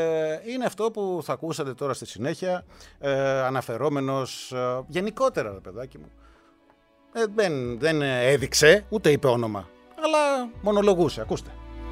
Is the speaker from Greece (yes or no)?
no; England, United Kingdom; Greek is a second language; Είμαι Αγγλίδα και το γεγονός ότι η Αγγλία έφτασε στα ημιτελικά είναι σπουδαίο.